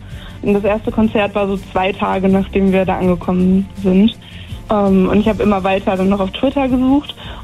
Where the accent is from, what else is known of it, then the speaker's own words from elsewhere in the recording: Neuwied, Rhineland-Palatinate, Germany; ich komme aus Neuwied.